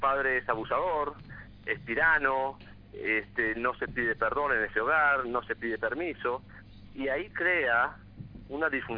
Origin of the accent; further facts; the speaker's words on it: Uruguay; yo soy de Uruguay